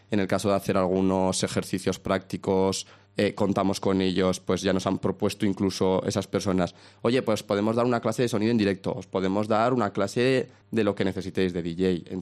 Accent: Teruel, Aragon, Spain; yo soy de aquí de Teruel

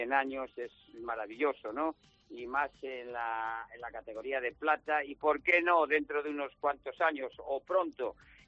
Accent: Castile and León, Spain; Yo, como sabéis, soy de Favero del Bierzo

